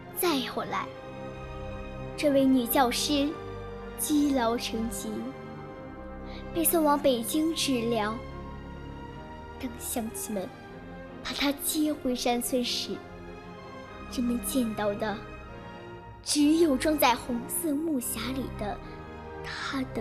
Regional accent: South Korea; now in Fushun, China; 今年8岁了，我是来自韩国的小朋友，我现在在中国的辽宁省抚顺市北台小学上学。

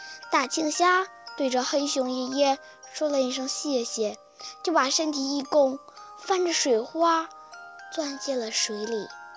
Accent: Shenyang, Liaoning, China; 我来自辽宁省沈阳市。

